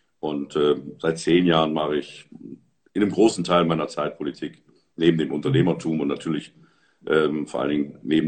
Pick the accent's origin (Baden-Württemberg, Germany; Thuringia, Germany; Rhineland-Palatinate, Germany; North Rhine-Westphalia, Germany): North Rhine-Westphalia, Germany; Aachen; Ich bin 1965 geboren, habe 20 Jahre meines Lebens in Aachen verbracht. Dort bin ich geboren und zur Schule gegangen, habe dann in Bonn studiert, Rechtswissenschaft und bin mehr oder weniger mit dem Mauerfall nach Erfurt gekommen